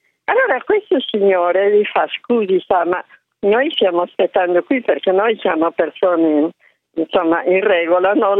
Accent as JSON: {"language": "Italian", "region": "Sardinia", "country": "Italy", "said": "Io sì, sono sarda."}